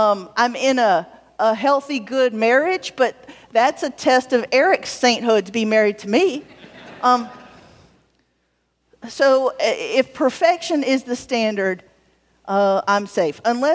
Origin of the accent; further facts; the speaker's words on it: Georgia, United States; also born or lived in Florida; I grew up in the Methodist Church of the 70s and 80s. In places like Georgia and Florida.